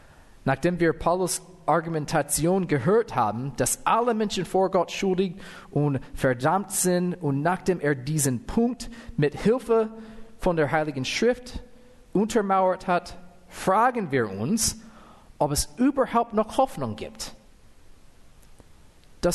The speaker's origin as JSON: {"language": "German", "country": "United States", "first_language": "English", "second_language": "German", "said": "Dieses Wort Gerechtigkeit ist also für einen Amerikaner wie ich, oder also wo Englisch meine Muttersprache ist, das ist ein bisschen schwierig zu sagen."}